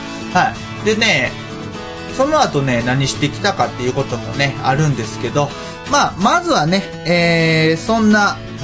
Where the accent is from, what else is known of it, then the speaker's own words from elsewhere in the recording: Osaka, Japan; 大阪のね、他のところとか言われたってわかんないんですよ。なんで、もう全部ね、自分の地元の地域のところで済ましてるっていう感じ